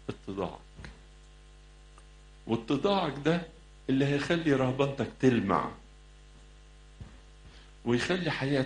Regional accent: Egypt; عندنا في مصر

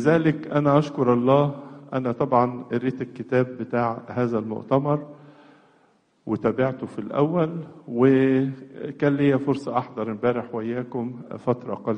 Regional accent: Egypt; لأننا عشنا طوال حياتنا كمصريين حوالين نهر النيل

